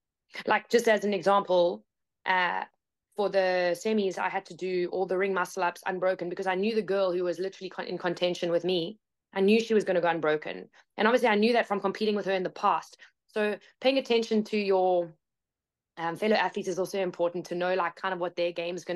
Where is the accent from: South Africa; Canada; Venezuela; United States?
South Africa; I'm from South Africa.